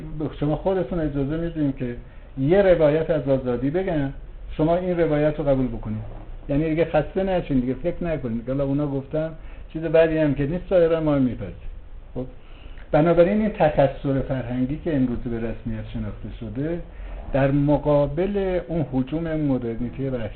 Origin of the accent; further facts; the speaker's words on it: Iran; بعد گفت تو کجایی هستی؟ گفتم ایرانی.